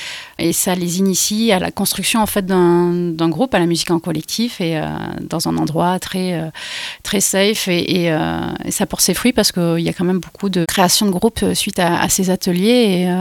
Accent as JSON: {"language": "French", "town": "Montpellier", "region": "Occitanie", "country": "France", "said": "Enfin, moi, je viens de Montpellier et ici, c'est quand même 10 fois plus de personnes qui pratiquent la musique."}